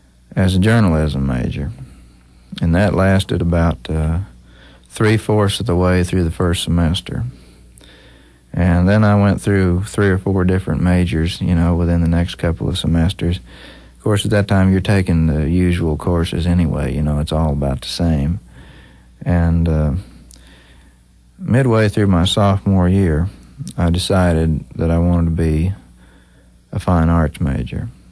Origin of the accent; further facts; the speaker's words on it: Washington, United States; also born or lived in Tulsa, Oklahoma; But I was born in Tulsa, Oklahoma, and when I was about 3 years old, my family moved out to the state of Washington.